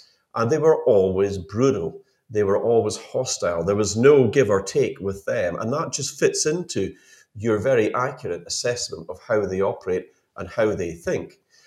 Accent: Scotland, United Kingdom; I'm a Scottish Highlander with a little bit of Viking thrown in. I go back a long way, but I love Britain. You know, I'm very proud to be a British Scot

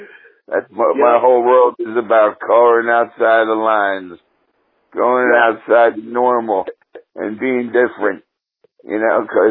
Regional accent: Atlantic City, New Jersey, United States; we grew up on a street in called Mansion Avenue in Atlantic City.

